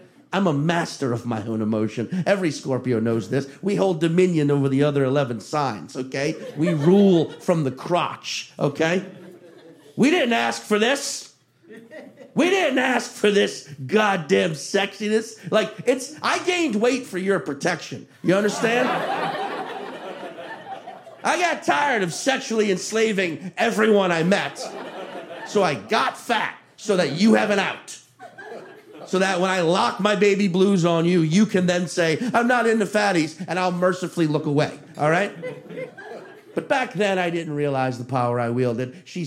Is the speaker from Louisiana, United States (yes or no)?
yes; New Orleans, Louisiana, United States; I've said, oh, I'm from New Orleans, and they react like, woo!